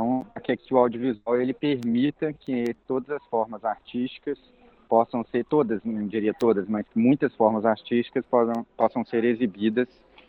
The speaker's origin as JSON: {"language": "Portuguese", "region": "Minas Gerais", "country": "Brazil", "said": "A mineração é uma questão extremamente presente na nossa vida como mineiros, né?"}